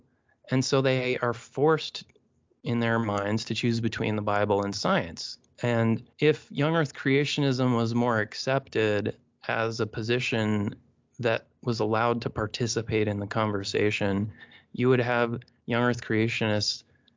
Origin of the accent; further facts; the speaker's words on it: Lincoln, Nebraska, United States; I grew up in Lincoln, Nebraska, but maybe it was just the people I was around, my dad especially